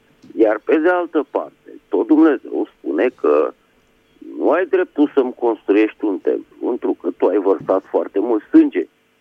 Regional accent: Bucharest, Romania; din București.

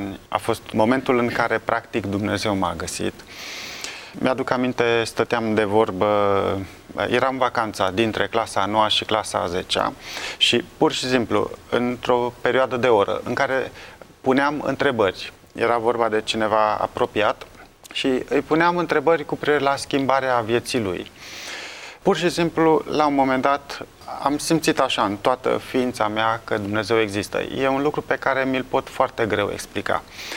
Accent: Brașov, Brașov County, Romania; am crescut în Brașov, într-un mediu în care nu se vorbea despre Dumnezeu.

